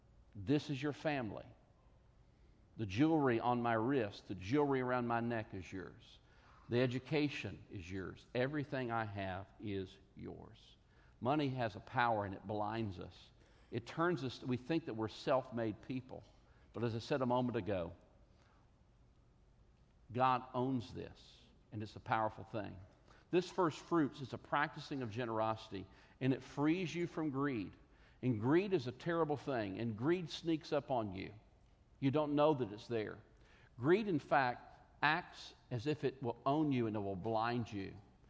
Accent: Tennessee, United States; born there; I was born in 1971 in Tennessee.

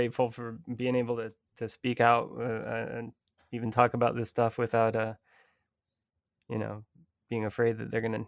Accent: Lafayette, Louisiana, United States; we drove down to Louisiana, and I'm actually from there. I showed her my hometown of Lafayette

